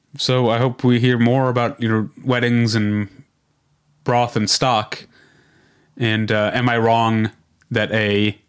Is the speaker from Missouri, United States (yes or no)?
yes; Missouri, United States; Now, you and I'm from Missouri, you're from California.